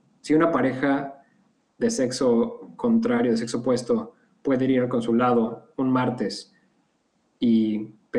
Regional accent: Mexico; soy mexicano. Puedo contestar, soy un hombre gay.

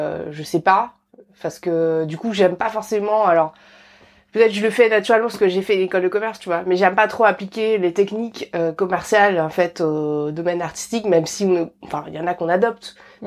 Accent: Paris, Île-de-France, France; born there; je suis née à Paris, en fait. Je me suis rendu compte que j'ai beaucoup de mal à vivre à Paris, en région parisienne.

